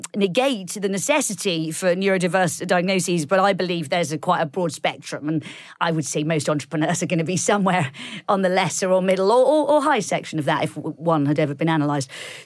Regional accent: United Kingdom; Obviously, naturally, I'm a Brit, so I don't share anything

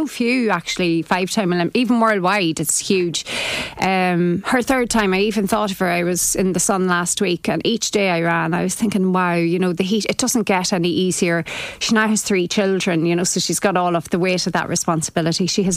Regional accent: Ireland; it wasn't, I'm Irish, you know. It's not, you know, I don't need to wear a singlet to feel more Irish

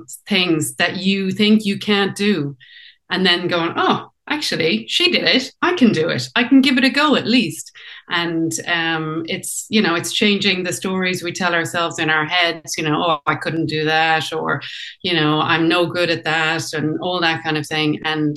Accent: Furbo, Connacht, Ireland; now in France; So I'm from Galway, as you said, from Furbo, which is the first village in Connemara.

